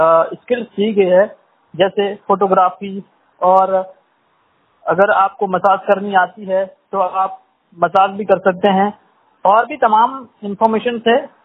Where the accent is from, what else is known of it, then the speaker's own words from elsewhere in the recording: Uttarkashi, Uttarakhand, India; मैं उत्तराखंड उत्तरकाशी का रहने वाला हूँ।